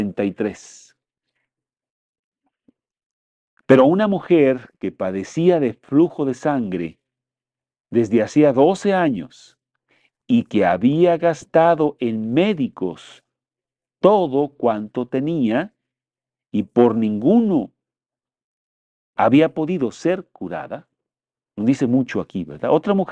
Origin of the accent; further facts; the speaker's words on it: Mexico; producto de nuestra propia insensatez como mexicanos, ¿verdad?